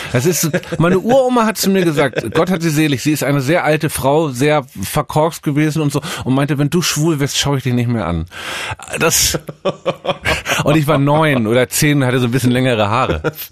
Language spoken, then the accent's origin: German; Northern Germany, Germany; Da ist man als Norddeutscher, wir haben das nicht.